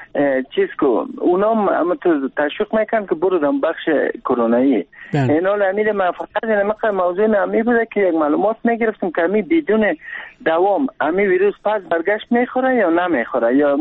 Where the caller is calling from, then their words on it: Kabul, Afghanistan; ما از کابل هستم